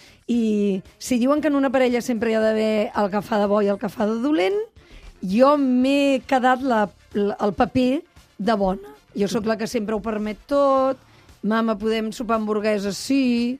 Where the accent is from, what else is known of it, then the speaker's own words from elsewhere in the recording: Barcelona, Catalonia, Spain; also born or lived in Girona; la meva família és tota de Girona, pare, mare, germans, però jo vaig venir a Barcelona, em penso que tenia 5 anys.